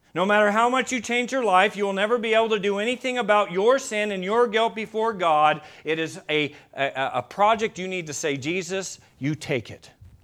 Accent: Seal Beach, California, United States; As a youngster, I was born in Long Beach, California, lived in Seal Beach, California, and I'd be taken out to the beach

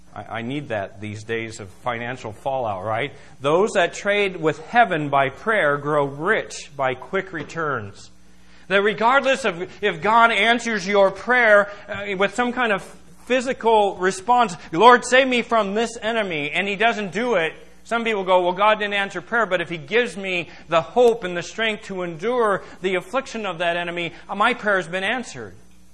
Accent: United States; it sickens me to think that, you know, as an American, there are certain places that would be very dangerous for me to go and walk down the street because people hate me for just being an American.

